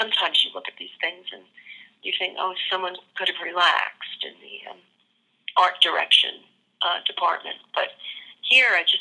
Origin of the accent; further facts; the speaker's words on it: New York, United States; I grew up in New York, and my grandma lived in a tenement apartment on the Lower East Side.